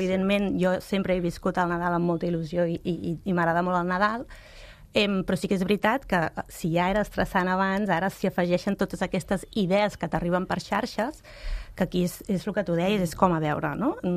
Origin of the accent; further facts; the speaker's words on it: Sabadell, Catalonia, Spain; Tota la meva família és de Sabadell, jo soc de Sabadell.